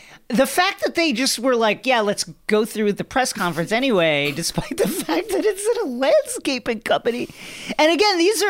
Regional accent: New York, United States; You know, he was my mayor. So that's, I'm from New York, mm-hmm.

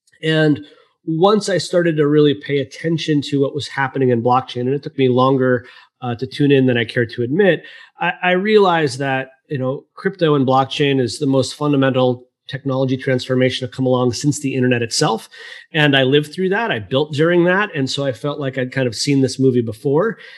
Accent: Boston, Massachusetts, United States; now in San Francisco Bay Area, United States; That's actually why I live out here in the Bay Area. I'm from Boston originally, which also got whacked by that snowstorm.

